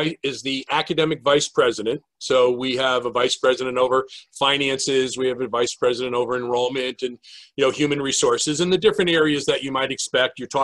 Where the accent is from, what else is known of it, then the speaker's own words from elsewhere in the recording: Fairfield, Connecticut, United States; So Fran Tarkenton was when I was a kid growing up in Fairfield.